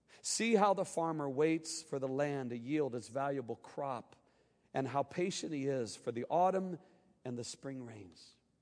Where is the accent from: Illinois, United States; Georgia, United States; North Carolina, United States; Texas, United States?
Illinois, United States; Carlinville; I was raised in Illinois, little town there.